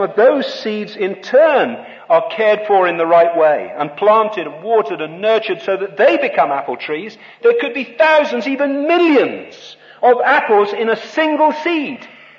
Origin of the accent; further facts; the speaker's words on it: England, United Kingdom; Or in the rubbish, as we should say as an Englishman.